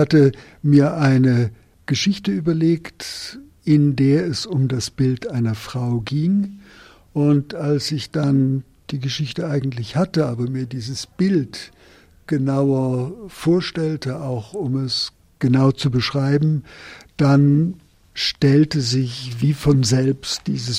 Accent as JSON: {"language": "German", "region": "Southern Germany", "country": "Germany", "said": "Ich fühle mich auch ein bisschen als Schweizer, was für den Süddeutschen ja sowieso nicht so schwer ist."}